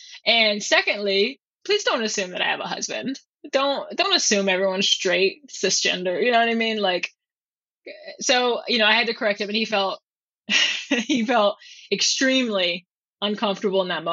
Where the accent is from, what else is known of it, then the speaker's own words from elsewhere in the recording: San Antonio, Texas, United States; I grew up in San Antonio, Texas, which is 68% Hispanic and like 25 or something, maybe less than that, actually, Black.